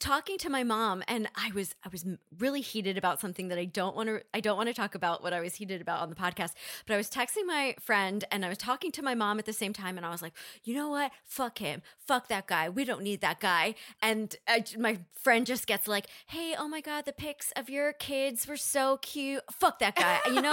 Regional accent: North Dakota, United States; for the first time ever in my hometown in North Dakota, they raised a pride flag to celebrate the kickoff of our Pride Festival.

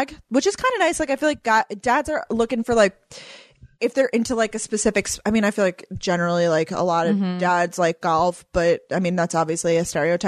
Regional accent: New York, United States; because I'm from New York. So it's like really cold outside now.

